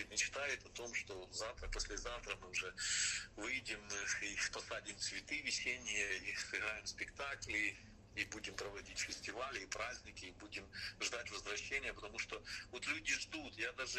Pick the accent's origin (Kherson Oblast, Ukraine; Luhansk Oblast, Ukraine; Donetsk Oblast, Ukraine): Kherson Oblast, Ukraine; Kherson; То есть мы из Херсона, люди там тоже, много беженцев, которые приходят, они из разных городов, но тоже херсонцы есть.